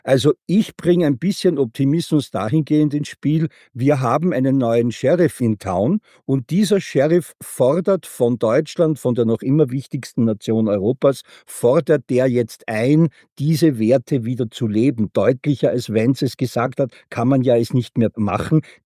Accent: Austria; Und da warne ich jetzt als Österreicher einen Schritt danach.

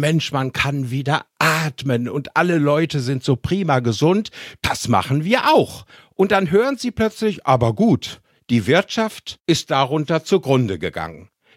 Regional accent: Germany; Und das finde ich langsam das Schlimmste, was mir als Deutscher passiert, wenn ich im Ausland bin.

